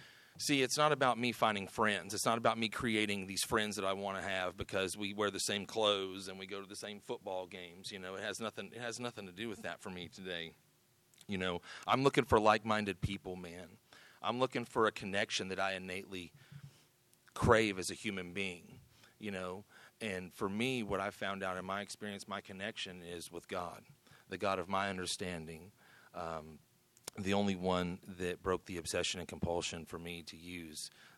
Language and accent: English; Radford, Virginia, United States; also born or lived in Knoxville; I grew up in Radford, Virginia. I was born up there, but found my way to Knoxville, Tennessee